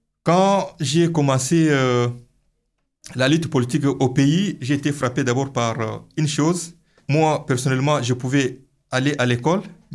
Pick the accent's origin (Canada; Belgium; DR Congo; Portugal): DR Congo; Mbuji-Mayi, Kasaï-Oriental; je viens de la ville d'Mbujmay. Mbujmay est connue comme une capitale mondiale du diamant